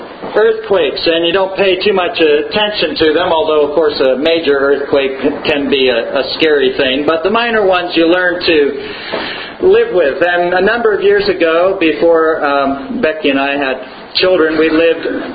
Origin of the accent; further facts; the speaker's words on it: California, United States; But, you know, growing up in California, you get used to them